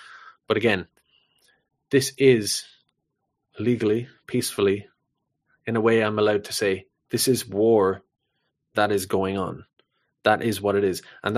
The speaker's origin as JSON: {"language": "English", "country": "Ireland", "said": "one, I'm Irish and I like to keep it real, keep it local, right?"}